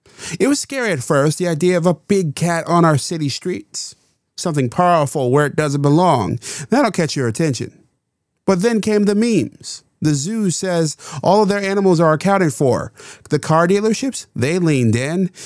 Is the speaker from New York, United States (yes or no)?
yes; Rochester, New York, United States; A mania swung through my hometown, Rochester, New York.